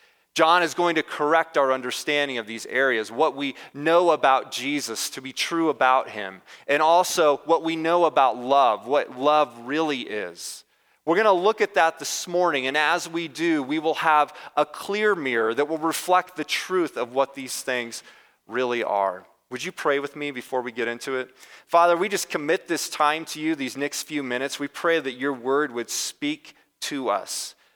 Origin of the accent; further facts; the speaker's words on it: Nebraska, United States; Some of you know this already, but I'm from Northwest Nebraska, and some people call it the Promised Land.